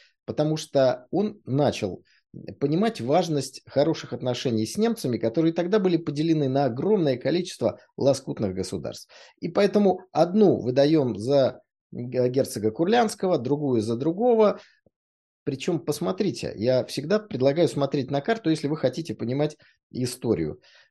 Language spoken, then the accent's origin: Russian; Saint Petersburg, Russia; основатель моего родного города Санкт-Петербурга.